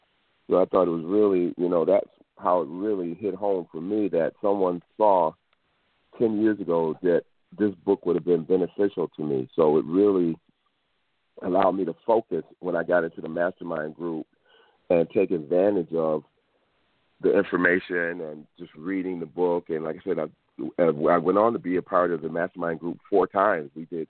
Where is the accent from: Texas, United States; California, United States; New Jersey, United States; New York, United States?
New York, United States; Buffalo; as I was graduating from the University of Buffalo and growing up in the city of Buffalo, just wanting to stay local and start a business or do something that I thought that would help me to do better in Buffalo